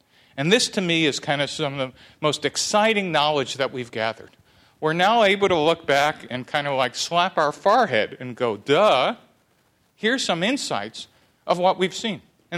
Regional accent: New York City, New York, United States; I grew up in New York City with a set of parents who both came over to the United States as immigrants.

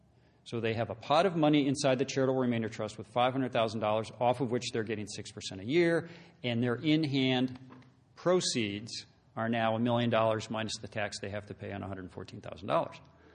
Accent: Wisconsin, United States; I frankly gave this talk in my home state of Wisconsin in Milwaukee at one point

